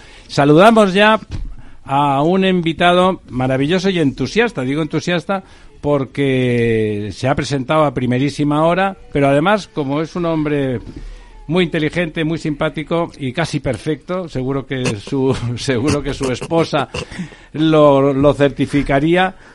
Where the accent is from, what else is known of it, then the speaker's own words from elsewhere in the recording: Spain; Digo, no, yo soy de España.